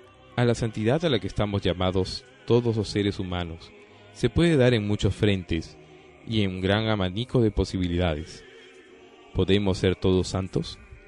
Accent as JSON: {"language": "Spanish", "town": "Barbastro", "region": "Aragon", "country": "Spain", "said": "Yo soy de Barbastro, y en cierto modo puedo decir que soy campestre."}